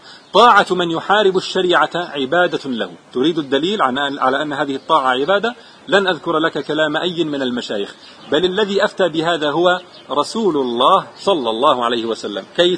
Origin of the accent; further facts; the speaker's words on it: Jordan; أنا لست مصريا، أنا أردني لكني زرت مصر مرارا وكثير من أصدقائي مصريون.